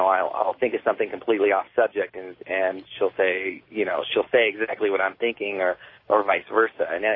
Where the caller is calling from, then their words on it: Denver, Colorado, United States; I'm calling from Denver, Colorado.